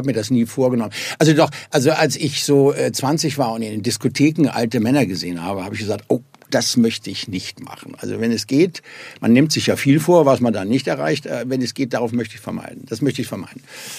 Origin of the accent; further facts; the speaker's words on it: Cologne, North Rhine-Westphalia, Germany; now in Berlin, Germany; ich bin aus Köln.